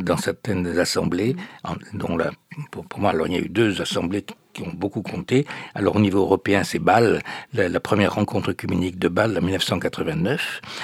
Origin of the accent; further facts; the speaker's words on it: Occitanie, France; je suis né dans l'Aveyron, dans un village qui était ultra-catholique. Nous étions pratiquement la seule famille protestante